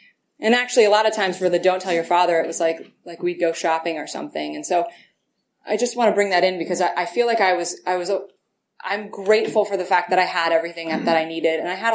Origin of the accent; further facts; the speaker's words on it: East Coast, United States; And I grew up in the East Coast.